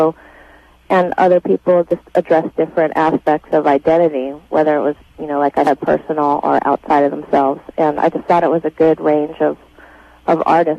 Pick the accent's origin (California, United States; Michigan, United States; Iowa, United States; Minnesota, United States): California, United States; Los Angeles; I'm Jewish, and I also come from a garment industry background. My father worked in the Los Angeles. I grew up in Los Angeles